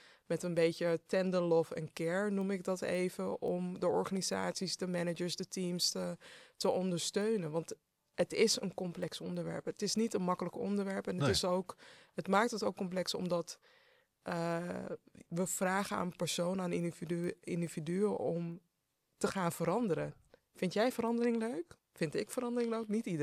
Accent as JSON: {"language": "Dutch", "country": "Netherlands", "tie": "born or raised there", "said": "Ik heb Ghanese roots. Ik ben in Nederland geboren en getogen."}